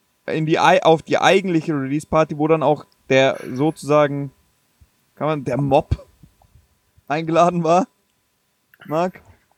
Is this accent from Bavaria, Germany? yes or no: yes; Bavaria, Germany; Also Herzkasperl, wie man bei uns in Bayern sagt.